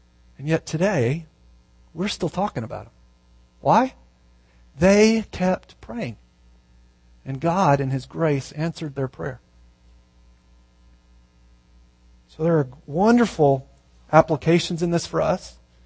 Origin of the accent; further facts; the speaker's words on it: Arizona, United States; Snowball would have been better, but we're from Arizona. We don't know what those are.